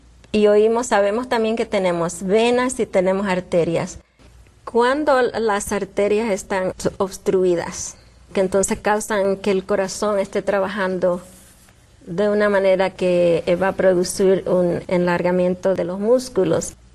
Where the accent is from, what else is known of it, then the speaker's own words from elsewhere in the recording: Panama; Yo vengo de Panamá. Así que es un placer tener mi vecino aquí con nosotros.